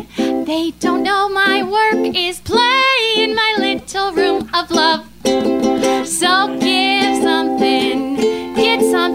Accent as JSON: {"language": "English", "town": "Colorado Springs", "region": "Colorado", "country": "United States", "said": "I'm from Colorado Springs, Colorado, and this is my first time in California."}